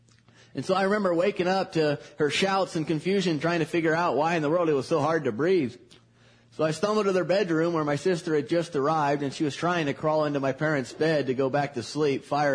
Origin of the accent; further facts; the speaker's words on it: Indiana, United States; also born or lived in Illinois; I admitted that while I will always say that I am from Indiana, that particular statement may not be 100% accurate, that there were certain extenuating factors. And then I said that I was actually born in Illinois